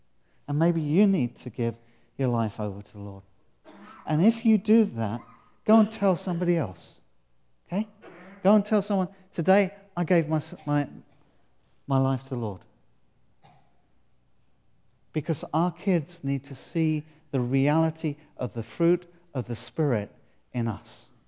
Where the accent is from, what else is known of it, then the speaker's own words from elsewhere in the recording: United Kingdom; And that's not just because I'm British.